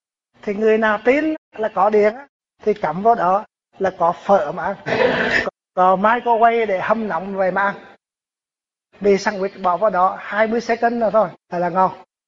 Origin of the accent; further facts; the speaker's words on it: Canada; Tôi là người Canada. Anh nhớ ở bên Quebec á, là nơi thủy điện nhiều quá đấy.